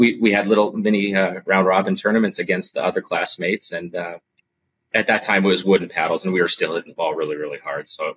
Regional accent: Federal Way, Washington, United States; at places in near Seattle where I grew up in Federal Way, places like Big Five and Olympic Sports and G.I. Joe's was a big one at the time.

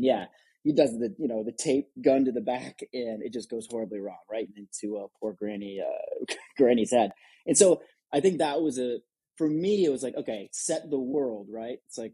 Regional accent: Detroit, Michigan, United States; moved away as an adult; now in San Francisco, United States; I'm from Detroit area originally. And then 11 years ago, I came out to San Francisco

